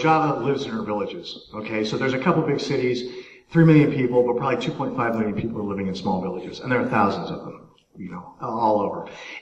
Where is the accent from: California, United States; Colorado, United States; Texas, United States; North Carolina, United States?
Colorado, United States; So I come from Northern Colorado